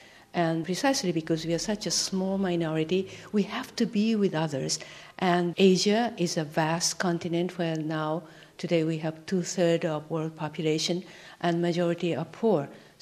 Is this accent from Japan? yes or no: yes; Japan; since I'm from Japan